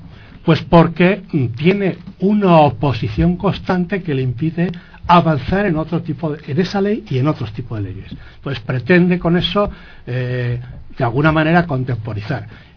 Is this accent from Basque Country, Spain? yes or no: no; Madrid, Community of Madrid, Spain; un referente para los que somos madrileños importantísimo